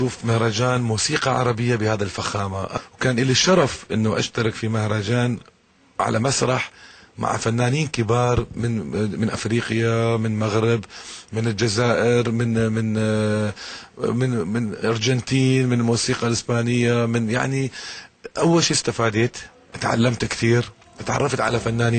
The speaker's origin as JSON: {"language": "Arabic", "country": "Iraq", "said": "لو تشوفونا على المسرح احنا عراقيين"}